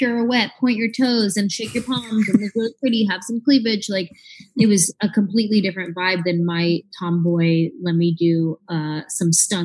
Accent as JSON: {"language": "English", "region": "California", "country": "United States", "tie": "born or raised there", "said": "I grew up in the Bay Area. Yay. Bay Area."}